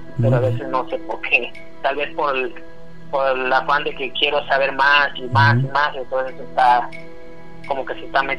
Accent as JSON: {"language": "Spanish", "region": "Veracruz", "country": "Mexico", "said": "porque yo soy de Veracruz, originario de Veracruz, y ahí se vive, que vive todo eso, la brujería y todo eso"}